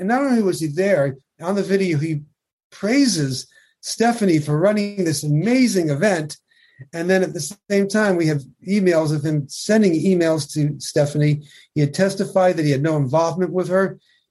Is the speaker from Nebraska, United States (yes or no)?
no; New York, United States; I'm a New Yorker.